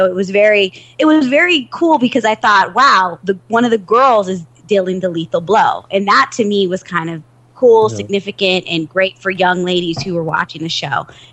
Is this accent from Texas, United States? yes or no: yes; Dallas, Texas, United States; I'm doing a screening in Dallas, which is my hometown